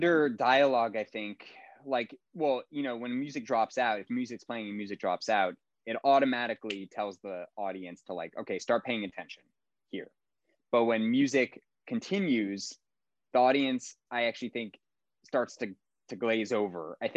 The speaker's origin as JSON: {"language": "English", "region": "California", "country": "United States", "said": "I mean, SoCal, I'm from SoCal, In-N-Out is the best way to go, in my opinion."}